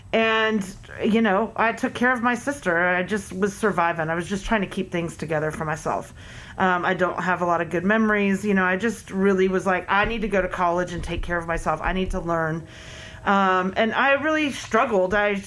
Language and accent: English; Atlanta, Georgia, United States; even as a poor child growing up in Atlanta, Georgia.